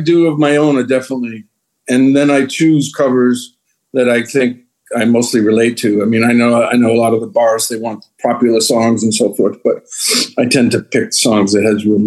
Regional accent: Livermore Falls, Maine, United States; We were in central Maine, a little mill town called Livermore Falls.

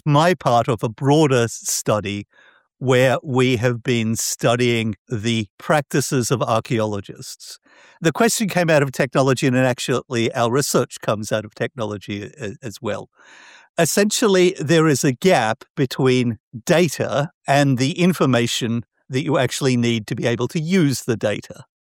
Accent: Australia; but I am Australian.

